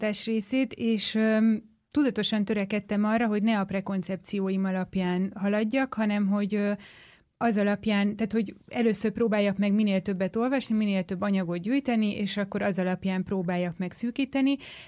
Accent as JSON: {"language": "Hungarian", "region": "Budapest", "country": "Hungary", "said": "én ugye budai vagyok"}